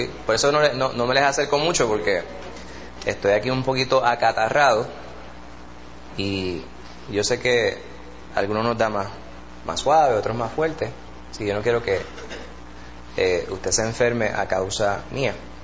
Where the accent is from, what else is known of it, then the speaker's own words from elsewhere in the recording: Puerto Rico; los aspectos culturales artísticos de nuestra idiosincrasia como puertorriqueños